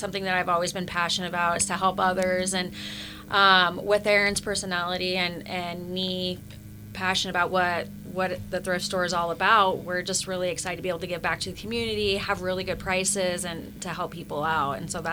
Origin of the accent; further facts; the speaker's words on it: Waldport, Oregon, United States; also born or lived in Medford; I was born in Medford, but I grew up in Waldport.